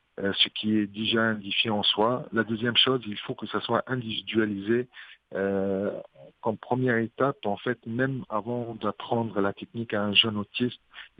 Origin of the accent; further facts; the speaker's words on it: Tunisia; même dans mon pays d'origine, je suis originaire de la Tunisie.